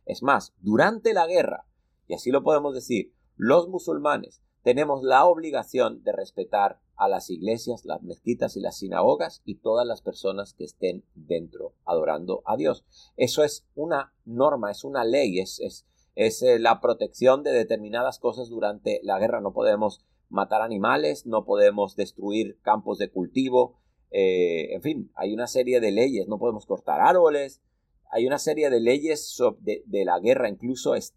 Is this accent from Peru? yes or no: no; Spain; yo soy español.